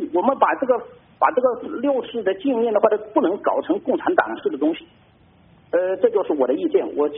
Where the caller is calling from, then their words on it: Hubei, China; 我是湖北的